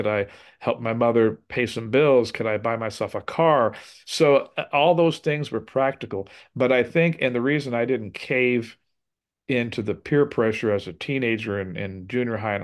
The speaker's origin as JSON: {"language": "English", "town": "Compton", "region": "California", "country": "United States", "tie": "born or raised there", "said": "when I grew up in LA, which I grew up in Compton, you know, which is known as the urban jungle, the hood"}